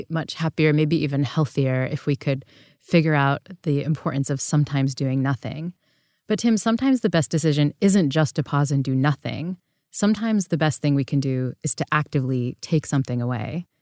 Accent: United States; As you know, I'm an American. On behalf of my fellow Americans

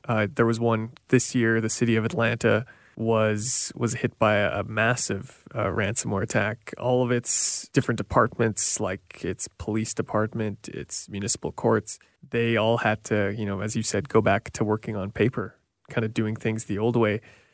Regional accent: Manitoba, Canada; I remember … kind of radio hits growing up because I'm from Manitoba.

